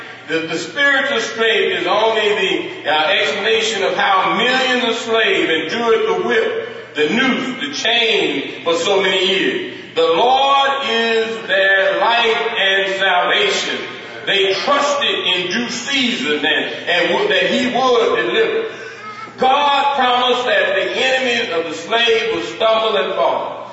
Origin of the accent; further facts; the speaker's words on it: Texas, United States; Now, I grew up in the South, in Texas, and they raised cotton.